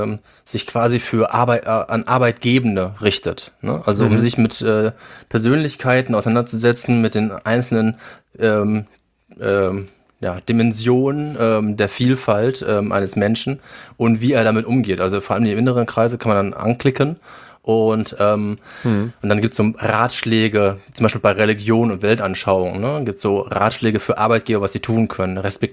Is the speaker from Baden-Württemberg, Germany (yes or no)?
no; Gelsenkirchen, North Rhine-Westphalia, Germany; ich komme aus Gelsenkirchen Bismarck